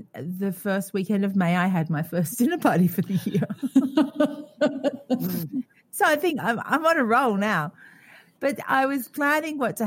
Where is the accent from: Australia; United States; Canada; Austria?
Australia; and I thought lamb, because I'm Australian. Australians like lamb.